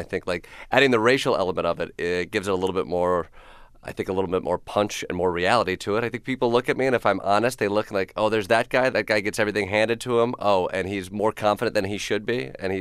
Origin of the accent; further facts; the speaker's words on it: Kalamazoo, Michigan, United States; when I tell people I'm from Kalamazoo, they're like, "Oh, that's a fake name."